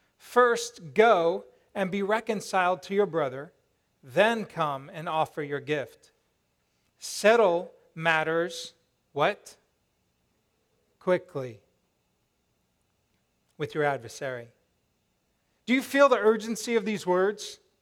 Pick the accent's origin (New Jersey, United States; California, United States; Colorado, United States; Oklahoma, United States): Colorado, United States; Aurora; I grew up in Fox Ridge Farms, and this was this little trailer park in Aurora, Colorado.